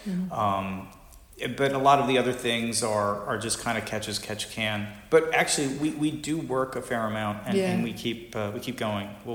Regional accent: United States; I mean, I can say, you know, as an American, you know, coming to visit, we don't have anything.

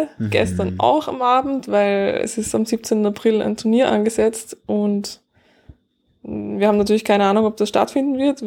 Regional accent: Vienna, Austria; Ja, also ich bin aus Wien

